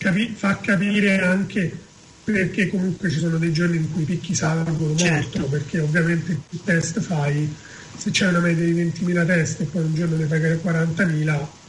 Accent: Rome, Lazio, Italy; Io sono di Roma.

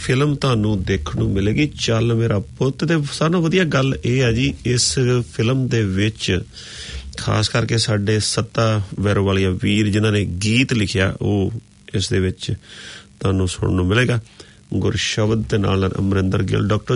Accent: Punjab, India; now in New Zealand; ਅਸੀਂ ਇੰਡੀਆ ਜੰਮੇ ਪਲੇ ਅਤੇ ਇੱਥੇ ਆ ਕੇ ਹੁਣ ਇਸ ਕੋਲ ਮੁਲਕ ਨੂੰ ਆਪਣਾ ਮੁਲਕ ਬਣਾਇਆ ਤੇ ਹੁਣ ਅਸੀਂ ਨਿਊਜ਼ੀਲੈਂਡਰ ਹੋ ਗਏ ਜੀ, ਪਰ ਜਦੋਂ ਆਪਣੇ ਪਿੰਡ ਦੀ ਗੱਲ, ਆਪਣੇ ਸ਼ਹਿਰ ਦੀ ਗੱਲ, ਆਪਣੇ ਪੰਜਾਬ ਦੀ ਗੱਲ ਕਰੀਏ ਤੇ ਅਸੀਂ ਉਹਦੇ ਨਾਲ ਹਜੇ ਟੁੱਟੇ ਨਹੀਂ

